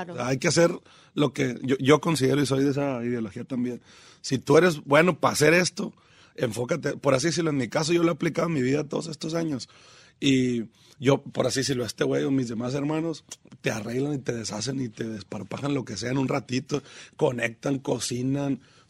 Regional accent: Guasave, Sinaloa, Mexico; also born or lived in Los Mochis / Mazatlán; yo nací en Los Mochis. Soy nacido en Los Mochis y criado en Guasave. Pero mamá es de Picachos, entonces cuando nos cambiamos a Mazatlán, como en el 93, 94...

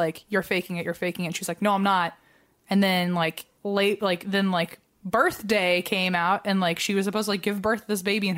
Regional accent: Virginia, United States; Like, look, I know we're both from Virginia

